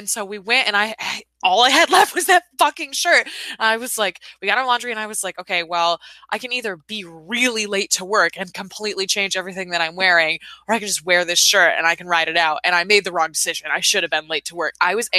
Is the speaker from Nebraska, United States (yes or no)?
no; Michigan, United States; are from Michigan, and there was a time where I was like, I personally will not get married until my home state can do that because my dad is gay and lives there.